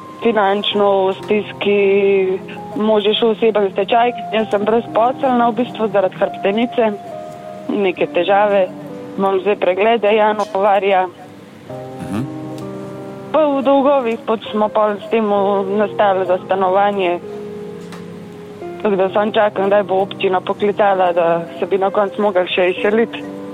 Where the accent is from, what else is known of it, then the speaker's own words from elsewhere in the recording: Škofja Loka, Upper Carniola, Slovenia; Ja sem iz Škofje Loke